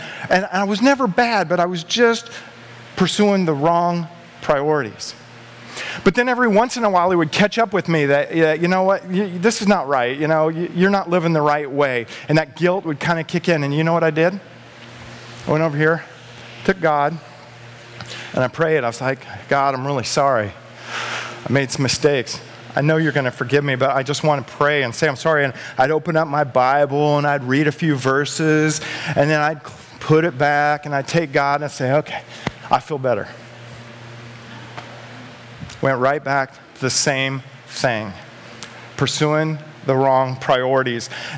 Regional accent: Dodge City, Kansas, United States; born there; So I was born in 1966 in Dodge City, Kansas.

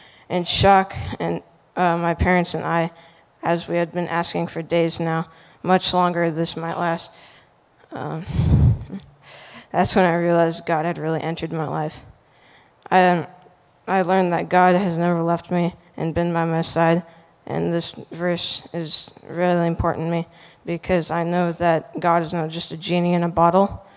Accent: United States; born there; I was born in Washington, and when I was little, I had no known health issues.

